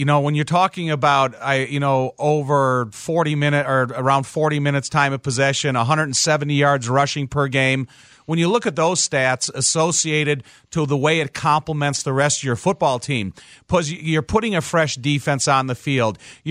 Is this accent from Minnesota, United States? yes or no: no; Chicago, Illinois, United States; And growing up in Chicago, you started to hear the rumblings of success that it's related to the Bears.